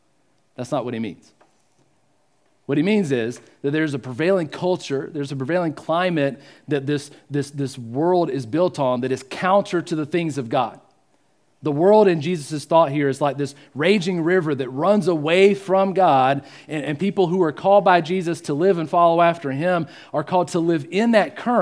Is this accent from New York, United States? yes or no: no; Georgia, United States; it reminds me of home because I'm from Georgia, right?